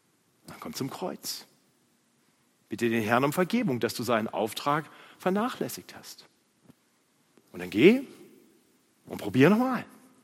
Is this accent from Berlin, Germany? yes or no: no; Braunschweig, Lower Saxony, Germany; ein Freund in meiner Heimatstadt Braunschweig.